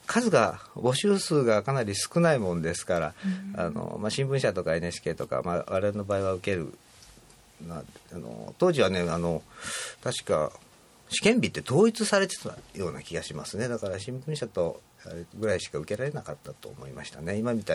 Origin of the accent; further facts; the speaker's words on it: Osaka, Japan; 大阪の出身ですけれども、NHK の記者としては大分と岡山と、それから、まあ、福岡はつい最近、まあ、放送部長で行ってたんですけれども、まあ、そこと今回4つ目の静岡というところ